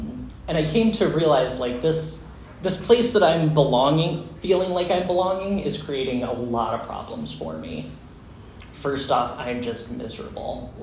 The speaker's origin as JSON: {"language": "English", "region": "Oklahoma", "country": "United States", "tie": "born or raised there", "said": "I grew up in Oklahoma and knew that I had some gender stuff going on."}